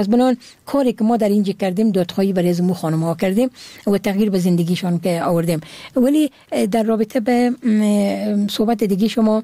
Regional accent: Herat, Afghanistan; born there; زادگاه من هرات هست

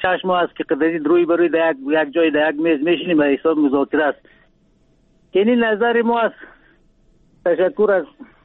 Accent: Afghanistan; ما از افغان هستیم

